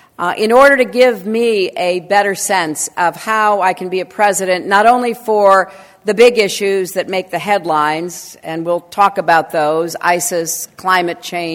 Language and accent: English; Chicago, Illinois, United States; It may be because I'm from the Midwest. I was born in Chicago. I was raised in a suburb.